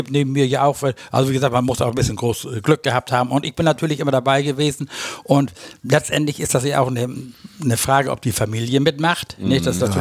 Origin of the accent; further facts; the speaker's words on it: Husum, Schleswig-Holstein, Germany; ich bin in Husum groß geworden, das ist der nächstgrößere Ort hier in Nordfriesland.